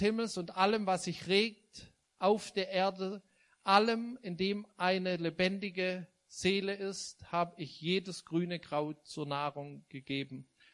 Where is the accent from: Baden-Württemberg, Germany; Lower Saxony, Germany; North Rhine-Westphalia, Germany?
Baden-Württemberg, Germany; Stuttgart; now in Saxony, Germany; Wir kommen ursprünglich, also die Svenja und ich, wir kommen beide aus dem Stuttgarter Großraum.